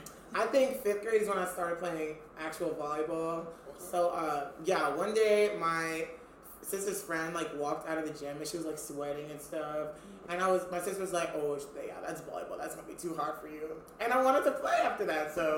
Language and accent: English; Baton Rouge, Louisiana, United States; Oh, I'm from Louisiana. Best city, Baton Rouge.